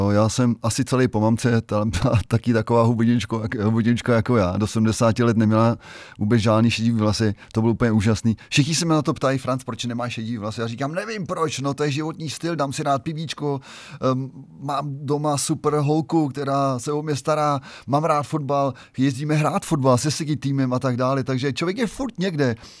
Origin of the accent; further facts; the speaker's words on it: České Budějovice, South Bohemian Region, Czechia; jednak jsem Budějčák a mám to tady na srdíčku